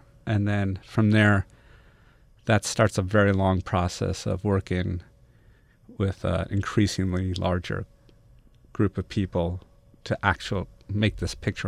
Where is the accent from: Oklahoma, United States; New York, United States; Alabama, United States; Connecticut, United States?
New York, United States; Brooklyn; Right. I'm from Park Slope in Brooklyn.